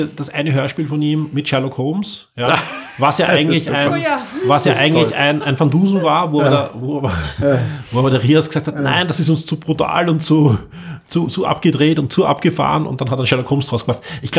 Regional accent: Austria; Wie gesagt, ich bin ja jemand, der in Österreich aufgewachsen bin.

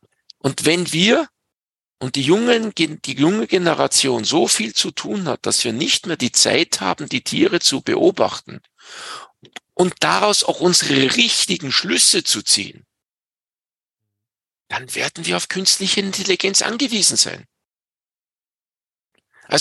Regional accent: Salzburg, Austria; Bei uns in Pinzgau heißt es, z Maria Lichtmess dran die Kälber um.

